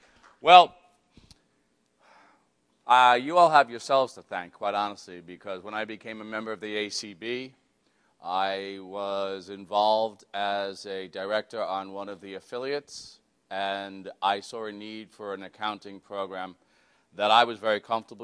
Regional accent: New York City, New York, United States; I'm from the East Coast. Yeah, so my city, New York City.

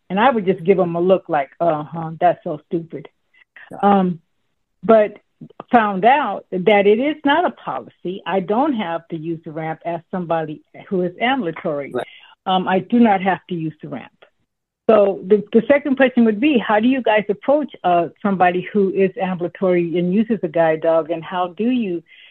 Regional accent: Los Angeles, California, United States; I am unfortunately not in your region, so I am not from Fresno. I am from LA.

